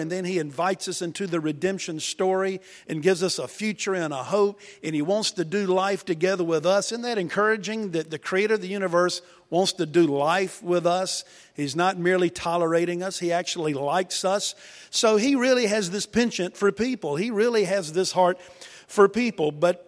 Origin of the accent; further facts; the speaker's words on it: Wilson, United States; there's someone two seats down that I grew up with in Wilson from high school.